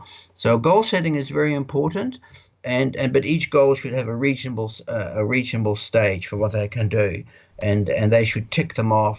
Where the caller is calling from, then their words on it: Netherlands; And it's because I'm speaking from the Netherlands.